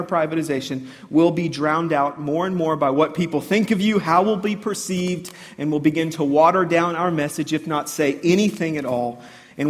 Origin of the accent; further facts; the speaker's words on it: United States; I'm an American. I am buoyed by First Amendment rights.